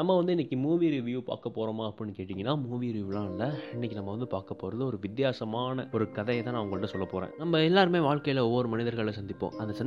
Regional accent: Thanjavur, Tamil Nadu, India; நான் தஞ்சாவூர் பக்கம் தாத்தா

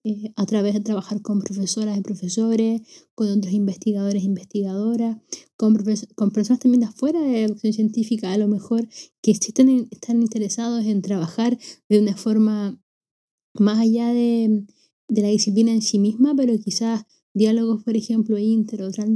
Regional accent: Valparaíso, Chile; soy de Valparaíso, soy profesora de física, pero ahora me encuentro viviendo lejos, en otra parte.

